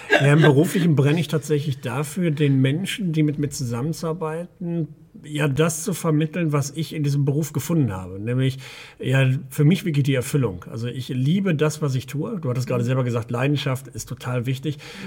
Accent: Hagen, North Rhine-Westphalia, Germany; also born or lived in Witten; bin aber kein gebürtiger Hesse, ich bin in Westfalen auf Kohle geboren, bin in Witten an der Ruhr geboren, in Hagen, unweit von Wuppertal aufgewachsen

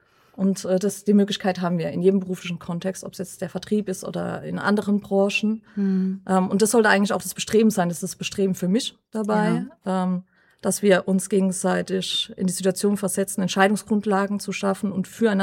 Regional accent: Mannheim, Baden-Württemberg, Germany; ich komme aus Mannheim-Heidelberg, bin auch vor 2,5 Jahren nach Schwetzingen gezogen.

